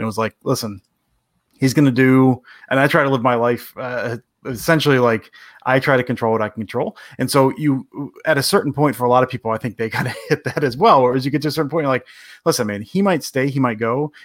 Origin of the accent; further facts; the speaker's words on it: Detroit, Michigan, United States; I'm from the Detroit area, but I'm a fan of my whole life.